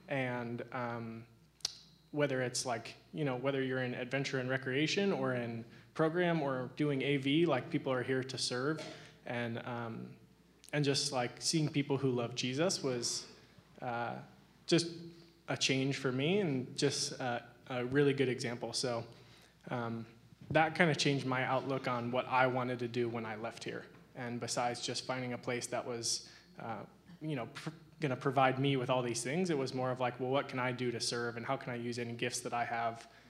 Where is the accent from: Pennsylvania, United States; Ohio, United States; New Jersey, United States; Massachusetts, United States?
Ohio, United States; Columbus; So I went to school at Ohio State, so I'm from Columbus, Ohio.